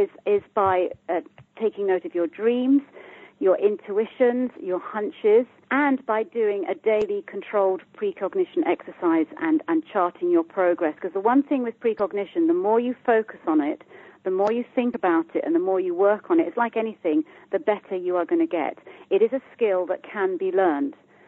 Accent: United Kingdom; I'm from the UK, as you can hear by my accent

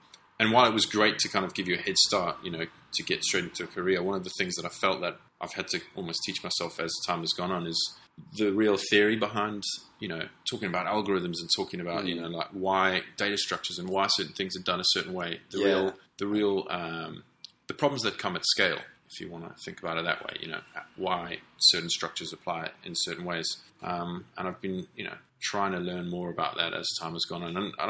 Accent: Durban, KwaZulu-Natal, South Africa; I was born in South Africa. I grew up I spent most of my time in a town called Durban, which is on the East Coast. And it's this laid back sort of surfer town.

